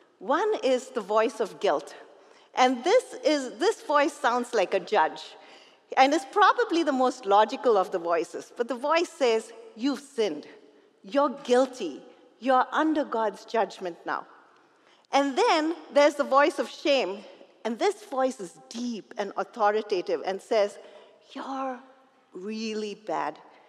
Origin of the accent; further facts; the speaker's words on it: India; As Mel said, I was born in India and I was brought up there.